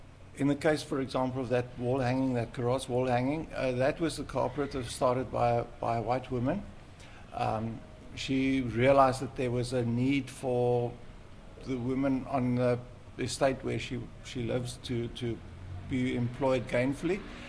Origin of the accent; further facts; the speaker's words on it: South Africa; growing up in South Africa, which is obviously a part of Africa, we're surrounded by African art and artifacts all the time. And I grew up with amongst black children on a farm.